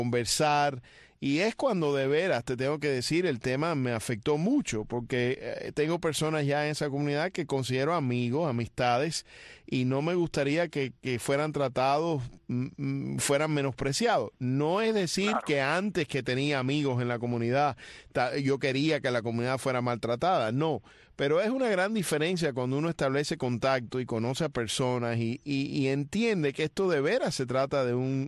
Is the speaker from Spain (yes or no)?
no; Cuba; como latinos, como cubanos